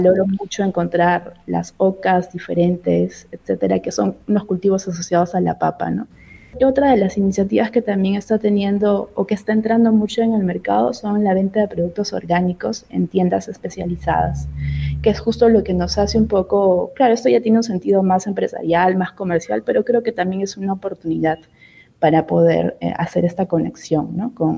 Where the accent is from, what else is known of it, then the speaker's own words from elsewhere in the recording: Peru; now in Lima, Peru; mucha gente hemos migrado a Lima, ¿no? Yo no soy de Lima, soy de otra parte del Perú.